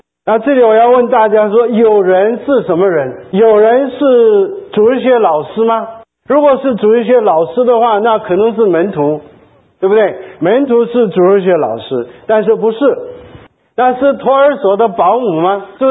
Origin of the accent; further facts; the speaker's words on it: China; 我们这一代的中国人